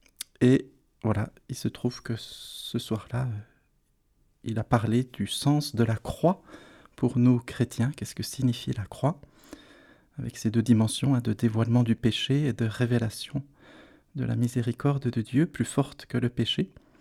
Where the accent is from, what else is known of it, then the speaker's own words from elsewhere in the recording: Bourgogne-Franche-Comté, France; dans ma région d'origine, hein, le diocèse de Besançon